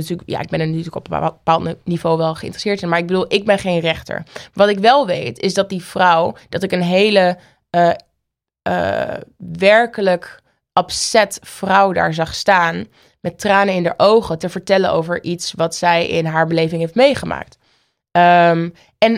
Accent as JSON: {"language": "Dutch", "town": "Oldenzaal", "region": "Overijssel", "country": "Netherlands", "tie": "born there", "said": "Want loop even door Amsterdam of loop zelfs door Oldenzaal, waar ik geboren ben."}